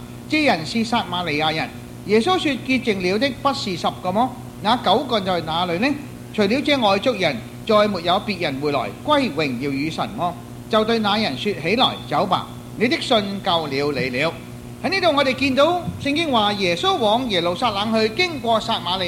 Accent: China; 更加系我哋中国人嘅救主，

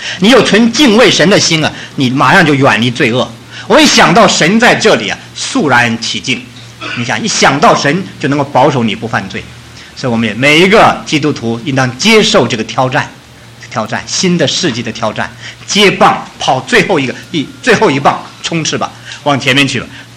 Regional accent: China; 我们中国人就是8亿人口都成为传道人

